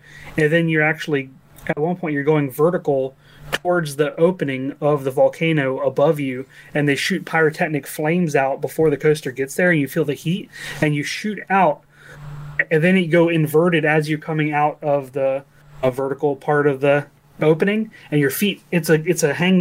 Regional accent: Richmond, Virginia, United States; But growing up, I grew up mostly in Richmond, Virginia, and we had King's Dominion, which had all kinds of cool coasters.

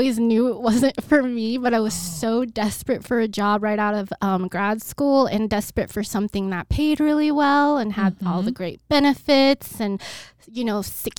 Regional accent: Bremerton, Washington, United States; But yeah, so I am originally from Seattle. It's a town called Bremerton. It's off the peninsula in the Pacific Northwest.

